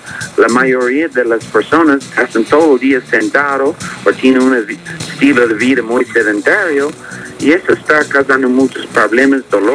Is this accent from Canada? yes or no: yes; Canada; Nuestros estudios, por ejemplo, yo soy de Canadá, estudié en Canadá y Estados Unidos.